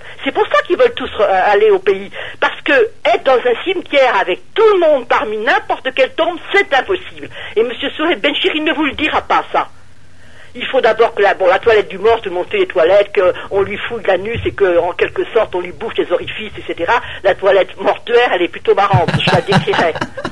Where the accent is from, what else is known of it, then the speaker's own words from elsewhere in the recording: Normandy, France; moi en tant que Française de la base, je dis je vous emmerde. Petite islamologue normande